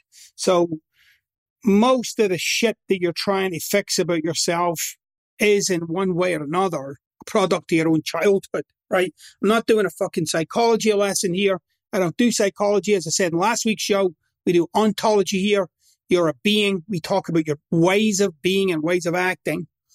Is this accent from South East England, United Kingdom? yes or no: no; Glasgow, Scotland, United Kingdom; I'm from Scotland, which is the part of the UK where it's generally recognized that swearing is a little more pervasive, right? And in Scotland, I'm from like my city's like the headquarters of swearing and cursing, right? Glasgow. And not only am I from Glasgow